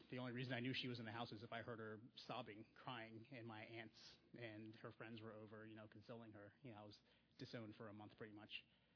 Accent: Raleigh, North Carolina, United States; I grew up in Raleigh. I went to all my grade school in Raleigh, North Carolina, which I guess is relatively big. I moved on to a bigger city after that.

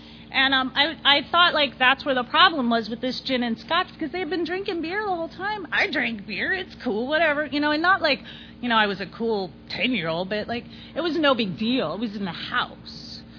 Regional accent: Clearwater, Florida, United States; also born or lived in St. Petersburg; I grew up in St. Pete. I grew up in Clearwater, Florida.

